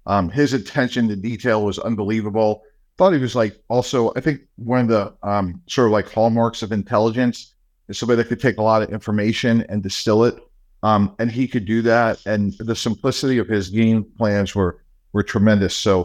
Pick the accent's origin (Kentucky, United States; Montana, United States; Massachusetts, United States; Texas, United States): Massachusetts, United States; Boston; also born or lived in New York; I was born in New York, but when right now my dad got a job in the Boston area, and, you know, that's what I consider my hometown.